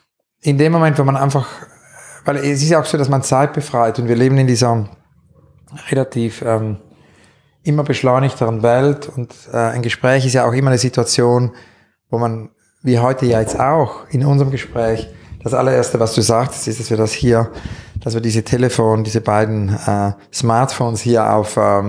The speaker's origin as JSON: {"language": "German", "region": "Zurich", "country": "Switzerland", "tie": "born there", "said": "ich bin eigentlich im Mai 68 geboren in Zürich"}